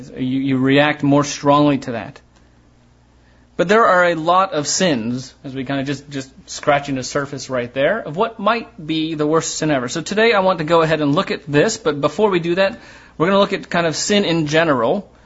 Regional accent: Ohio, United States; because he knew that I was from Ohio.

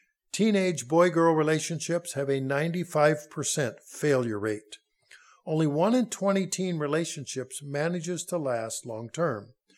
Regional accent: Silver Lake, Minnesota, United States; About 20 miles away from where I grew up in Silver Lake, Minnesota, that little town has the distinction of being the town in Minnesota with the most residents that were born locally.

